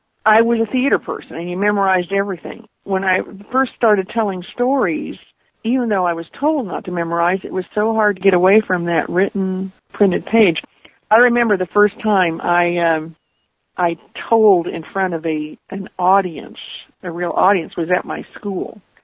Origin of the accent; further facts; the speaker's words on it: Topeka, Kansas, United States; I also have a couple of personal stories I tell about growing up in Topeka, especially with my brothers.